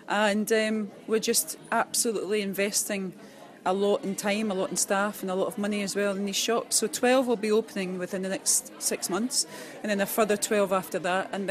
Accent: Glasgow, Scotland, United Kingdom; You know, Scotland, Glasgow's my hometown.

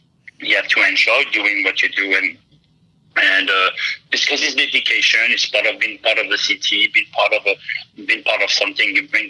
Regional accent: Lille, Hauts-de-France, France; now in Cincinnati, United States; Cincinnati is very similar to where I grew up in France. I grew up in Lille, north of France, which is between Paris and Bruxelles.

